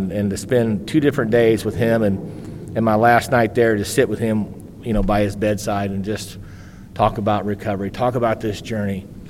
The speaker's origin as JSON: {"language": "English", "town": "St. Louis", "region": "Missouri", "country": "United States", "said": "I'm from St. Louis, Missouri, and my home group is AA on the Rocks."}